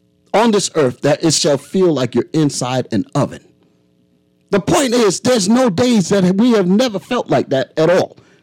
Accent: New York, United States; I'm from New York originally. I've seen what crack, well, crack wasn't there. It was heroin.

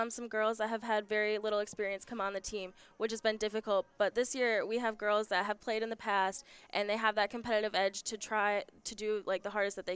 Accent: Manistique, Michigan, United States; I'm from Manistique, which isn't that far from here, so I kind of know a little bit about the area pretty well. My family's actually from Brimley

